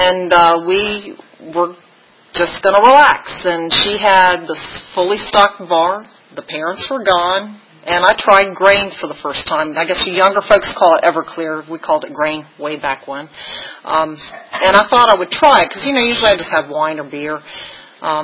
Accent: Virginia, United States; I'm from Botetourt County. Does anybody know that area? It's really pretty. It's kind of like, it looks like this place, actually. It's near Roanoke, Virginia.

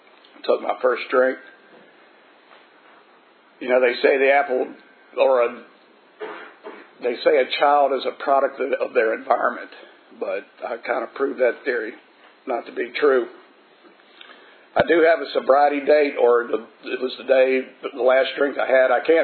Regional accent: Nokesville, Virginia, United States; I was born and raised in Noakesville, Virginia. I was the second to last of nine kids.

